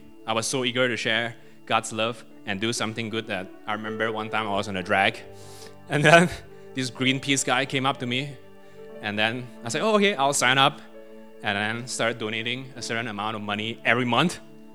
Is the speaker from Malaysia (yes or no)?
yes; Malaysia; accent: Malaysian; English is a second language; I hope you can understand me and my Malaysian accent.